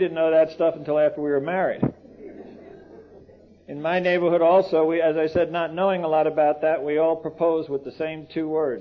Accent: Brooklyn, New York, United States; As I said, I grew up in Brooklyn, and it was one of those neighborhoods you say, how far is it to the subway?

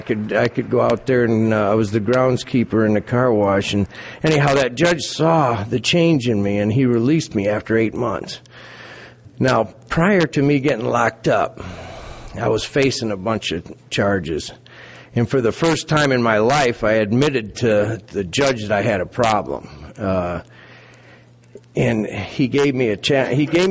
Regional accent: Michigan, United States; I ended up with a year sentence in the Berrien County Jail, my hometown.

